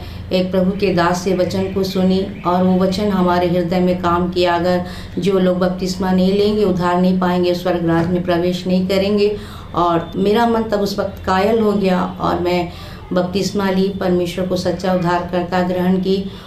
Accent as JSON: {"language": "Hindi", "region": "Jharkhand", "country": "India", "said": "मैं झारखंड की रहने वाली हूँ और मैं हिंदू बैकग्राउंड से आती हूँ"}